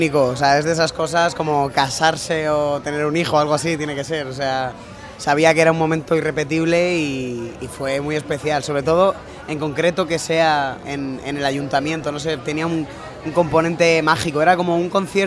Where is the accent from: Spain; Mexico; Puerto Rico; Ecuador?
Spain; Alicante, Valencian Community; esta es mi tierra, la que me ha tocado y menos mal. O sea, quiero decir, lo especial que tiene para mí es que he nacido aquí.